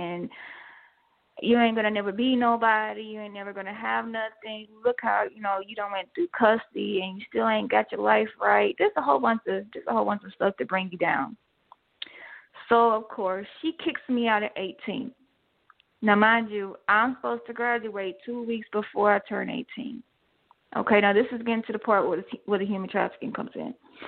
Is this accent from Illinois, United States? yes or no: yes; Chicago, Illinois, United States; because I came literally from Chicago, and I had a mouth like it was no other.